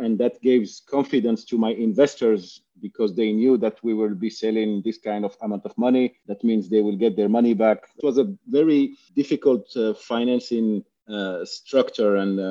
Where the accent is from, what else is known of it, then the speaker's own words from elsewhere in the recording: Morocco; English is a second language; I grew up in Morocco. I'm Moroccan and I've been doing this my entire life.